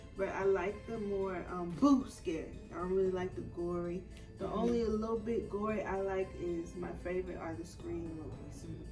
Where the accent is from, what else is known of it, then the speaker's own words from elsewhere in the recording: New Jersey, United States; also born or lived in Georgia; now in Los Angeles, United States; I'm from everywhere. I currently live in LA, but I was raised mostly in New Jersey and Georgia.